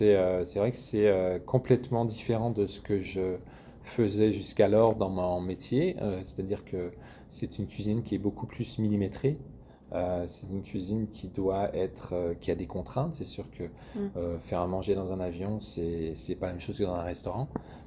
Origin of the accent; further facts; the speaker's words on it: France; now in Montreal, Canada; Enfin, 13 ans, mais j'étais là avant, donc ça fait beaucoup d'années que je suis parti de France. Donc c'est sûr que aujourd'hui, je pense que je peux me définir comme un Montréalais, comme un Canadien, ou Québécois.